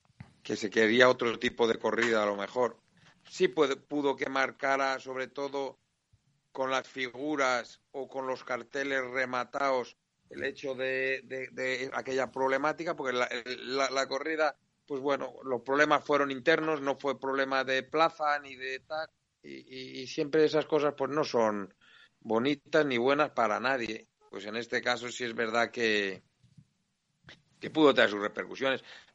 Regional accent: Salamanca, Castile and León, Spain; la he conocido, la he vivido y la he disfrutado como ganadero, como aficionado, como salmantino.

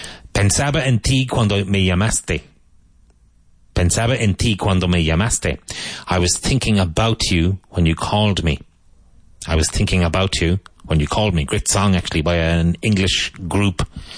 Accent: Cork, Munster, Ireland; Where I grew up in Cork, we would have said, and I think people still say, at least of my generation, I was going to the pictures.

